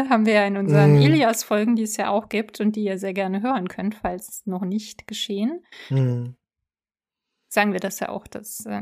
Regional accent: East Germany, Germany; ich komme selber aus Ostdeutschland.

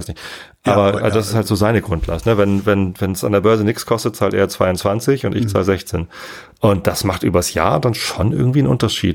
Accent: Lower Saxony, Germany; also ich bin ja Niedersachse

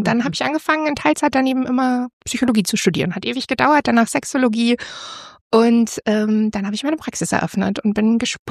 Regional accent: Regensburg, Bavaria, Germany; Ich komme ja eigentlich auch aus Bayern, aus Regensburg.

